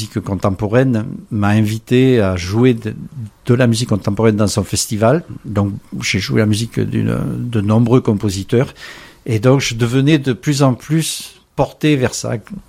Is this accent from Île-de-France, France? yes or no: no; Provence-Alpes-Côte d'Azur, France; je viens toujours de Provence. Je suis toujours marqué venant de Provence.